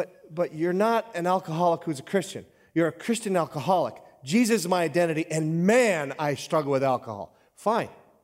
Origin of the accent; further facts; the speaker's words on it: Hibbing, Minnesota, United States; If I say I'm a Hibbingite, that means I'm from Hibbing.